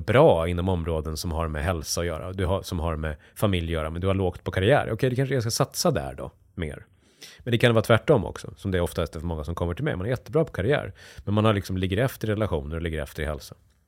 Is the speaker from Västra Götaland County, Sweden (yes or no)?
no; Dalarna County, Sweden; jag växte upp i hockeyomklädningsrum i Dalarna och kom från industristad utanför Bålänge växte jag upp.